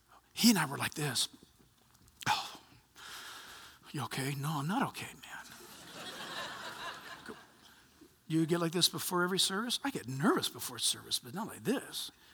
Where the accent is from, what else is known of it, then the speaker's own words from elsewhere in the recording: United States; I'm not a woman. I am concerned, but I'm not a woman. And I am an American.